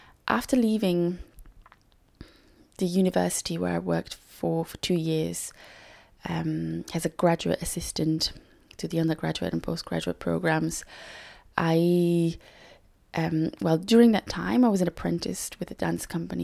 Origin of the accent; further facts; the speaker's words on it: Lisbon, Portugal; moved away as an adult; also born or lived in Madeira; now in London, United Kingdom; I was born in Madeira in Portugal, but I lived in Lisbon, in the capital, from the age of 6.